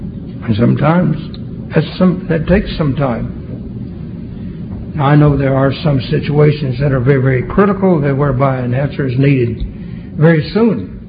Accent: Texas, United States; now in California, United States; And so then, coming to California and being a Texas, and you don't need glasses to drive.

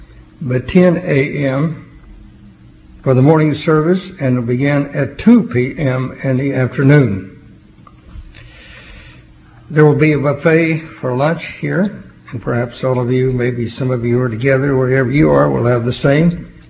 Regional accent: Oklahoma, United States; also born or lived in Texas; You get back into my home state of Oklahoma or any of those states, really, back in the South.

